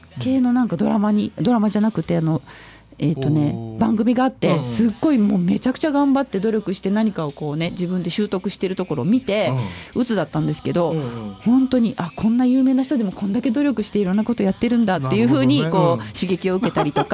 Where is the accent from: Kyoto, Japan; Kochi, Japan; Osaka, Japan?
Kyoto, Japan; also born or lived in Sapporo / Tokyo; 今現在45歳なんですけども、うん、はい、で生まれが札幌なんです。で、京都育ちで、京都が長いんですね、18歳まで京都で過ごしまして、で東京の大学に来た